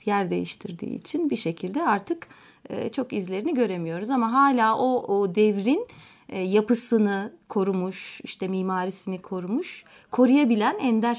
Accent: Muğla, Turkey; moved away as an adult; now in Ankara, Turkey; Muğla'da doğdum. Ortaokul ve lise yıllarım Muğla'da geçti. Sağlık meslek lisesi mezunuyum Muğla. Aynı zamanda Yerkesik Ortaokulu, Yerkesik İlköğretim Okulu derken. Sonra üniversite yaşamına başladıktan sonra da Ankara'ya gelişim oldu.

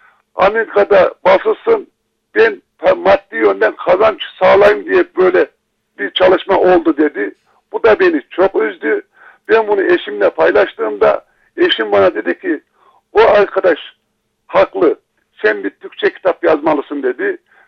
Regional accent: Küçükköy, Konya, Turkey; ben aslen 1963 yılında Küçükköy'de doğan Çatalhöyük'te hayvanattan bir köylüydüm.

